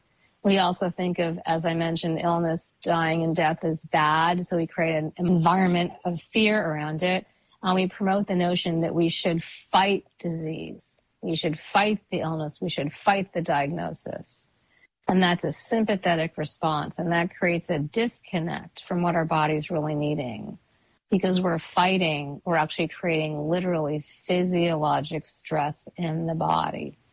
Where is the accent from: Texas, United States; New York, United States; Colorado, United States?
New York, United States; New York City; As I mentioned, I'm a New Yorker, and if I'm crossing the street